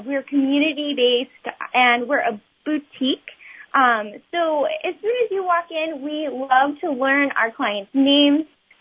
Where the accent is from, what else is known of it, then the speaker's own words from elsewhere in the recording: Webster, New York, United States; we both grew up in Rochester, and I grew up in Webster.